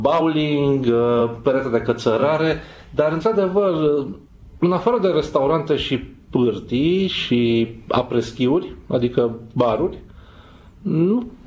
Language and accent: Romanian; Brașov, Brașov County, Romania; now in Timișoara, Romania; Timișoara este orașul meu de suflet după orașul meu natal, Brașov.